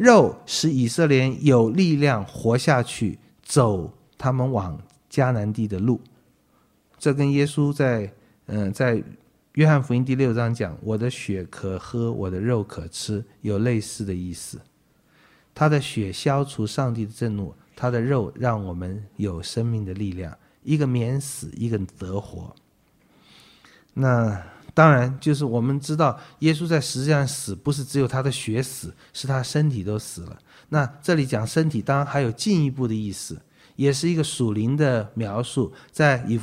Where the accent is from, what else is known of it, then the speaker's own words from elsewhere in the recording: China; 我们中国人